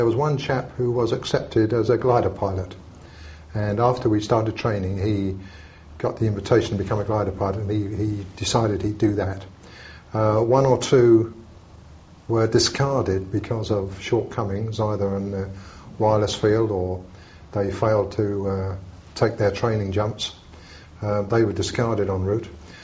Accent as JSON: {"language": "English", "town": "Watford", "region": "East of England", "country": "United Kingdom", "tie": "born or raised there", "also_born_or_lived": "London", "said": "I'm a Cockney by birth, but lived most of my life in Watford in Hertfordshire until I moved to Portsmouth in 1962 to take up a new post."}